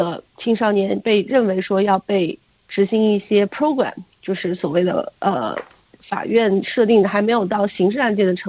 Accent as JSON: {"language": "Chinese", "country": "China"}